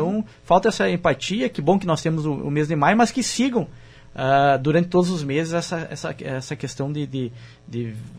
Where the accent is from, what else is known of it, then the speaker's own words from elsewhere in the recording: Catuípe, Rio Grande do Sul, Brazil; Eu sou de Catuípe, mas eu já convivo bastante tempo aqui.